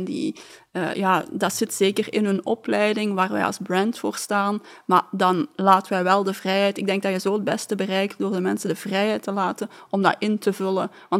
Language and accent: Dutch; Belgium; Want ik denk dat wij daar als Belgen vaak niet trots genoeg op zijn.